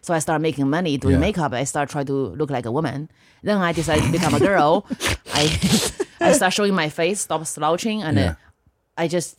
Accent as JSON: {"language": "English", "region": "northern China", "country": "China", "tie": "born or raised there", "said": "I grew up in China in the 90s. There's the one child policy."}